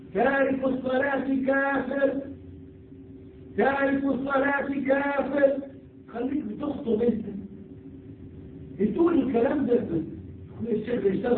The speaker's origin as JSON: {"language": "Arabic", "country": "Egypt", "said": "تلاقيهم لسه بيطبقوا اللي عملوه عندنا في مصر من 100 سنة"}